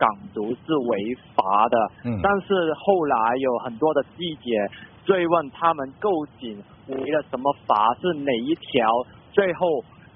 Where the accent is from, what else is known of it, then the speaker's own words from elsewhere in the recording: Hong Kong; 其实我们香港人一直都没有参与当中